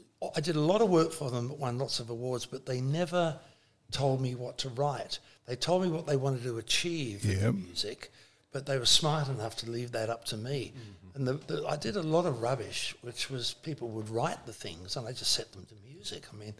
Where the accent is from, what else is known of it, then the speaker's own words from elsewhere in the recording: England, United Kingdom; now in Australia; I came from England